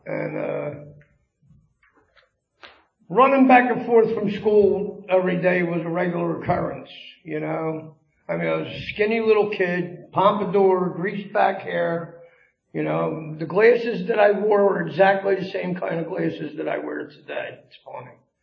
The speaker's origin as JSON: {"language": "English", "town": "Philadelphia", "region": "Pennsylvania", "country": "United States", "said": "Anyway, like the gentleman said, I'm from South Philadelphia. I come from a beautiful family."}